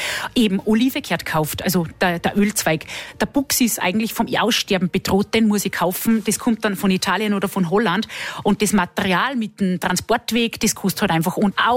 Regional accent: Salzburg, Austria; Also bei uns in Salzburg ist der Wacholder drinnen

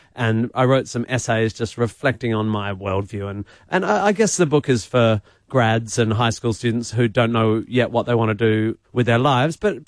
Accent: Perth, Western Australia, Australia; I come from Perth.

